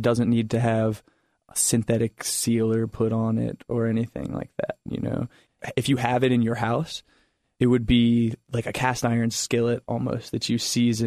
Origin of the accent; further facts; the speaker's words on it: Roseland, Virginia, United States; I'm from Roseland.